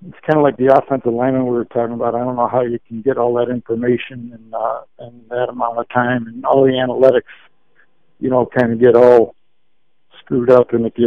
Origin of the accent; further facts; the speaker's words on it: Maywood, Illinois, United States; I grew up in Maywood, Illinois, which is more north. It's not north, but it's more north.